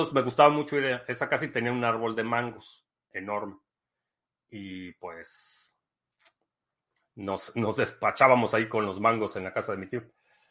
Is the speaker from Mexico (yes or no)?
yes; Mexico; Para quienes crecimos en México, en 1982, eso era impensable